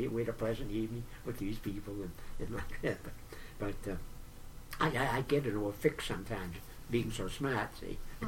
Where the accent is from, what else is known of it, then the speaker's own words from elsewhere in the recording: United States; I fool them, absolutely. They have no idea that I'm an American.